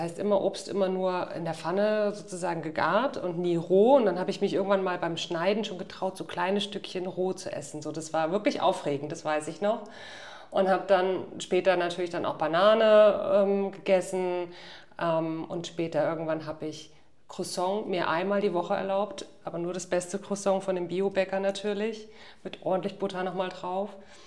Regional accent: Mecklenburg-Vorpommern, Germany; also born or lived in Düsseldorf; ich komme aus dem Mecklenburgischen ursprünglich, habe aber lange in Düsseldorf gewohnt und bin jetzt seit 3 Jahren dauerhaft reisend, also ohne festen Wohnsitz.

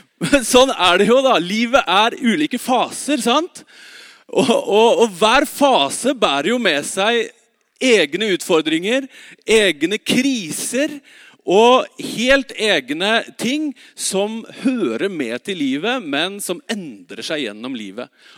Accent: Oslo, Norway; moved away as an adult; also born or lived in Bergen; Jeg husker veldig godt frihetsfølelsen når jeg flyttet hjemmefra, fra Oslo og til Bergen, og på en egen hybel

